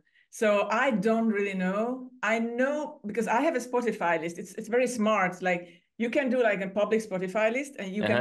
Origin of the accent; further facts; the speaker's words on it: Hungary; also born or lived in Ireland; now in Cyprus; I was born and raised in Hungary, Central Europe, and ended up living in Cyprus before a short detour in Ireland for 7 years, and now living in Cyprus for 12.